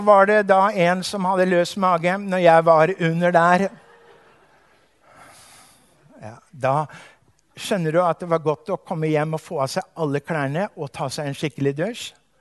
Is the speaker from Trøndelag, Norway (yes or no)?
no; Hamar, Innlandet, Norway; Jeg kommer fra Hamar, jernbanebyen Hamar.